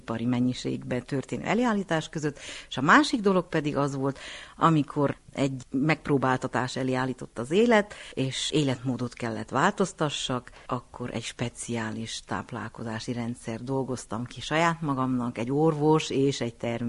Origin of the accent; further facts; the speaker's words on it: Partium, Romania; now in Székely Land, Romania; Hát én nem székelyföldi vagyok, és nagyon örülök ennek a kérdésnek. Én Parciumból érkeztem ezelőtt 36 évvel Székelyföldre